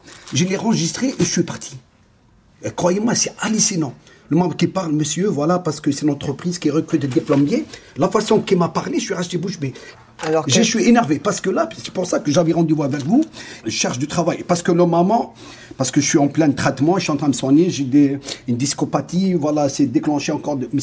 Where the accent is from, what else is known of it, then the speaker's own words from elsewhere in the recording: France; born there; Voilà, je suis né en France.